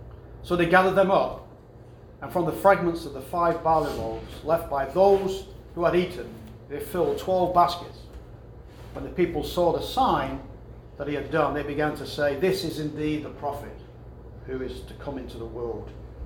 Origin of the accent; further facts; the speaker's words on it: England, United Kingdom; So when I grew up in England, we talk about food.